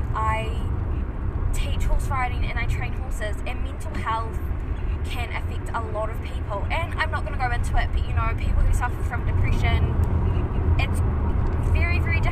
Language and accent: English; New Zealand; I am a white New Zealander. I was born and bred in New Zealand and haven't really left the country